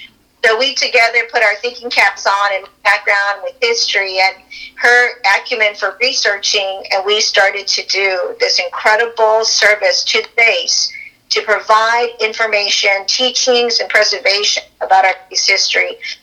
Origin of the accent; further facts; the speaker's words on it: Wichita Falls, Texas, United States; born there; also born or lived in Hawaii; Well, I was born in Wichita Falls, Texas, Shepherd Air Force Base.